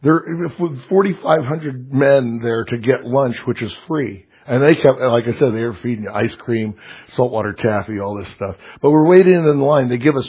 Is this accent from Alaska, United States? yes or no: yes; Alaska, United States; And they go, are you from Hawaii? No, I'm from Alaska.